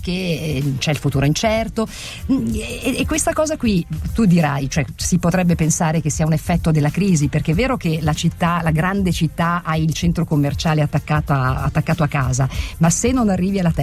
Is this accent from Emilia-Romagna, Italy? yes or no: yes; Emilia-Romagna, Italy; born there; perché sono nata in provincia di Modena, quindi però io sono scappata perché proprio mi toglieva l'aria